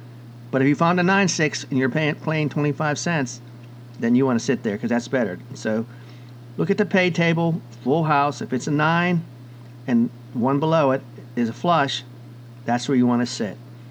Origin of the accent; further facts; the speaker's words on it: Pennsylvania, United States; you're going to surpass most states, including my home state of Pennsylvania.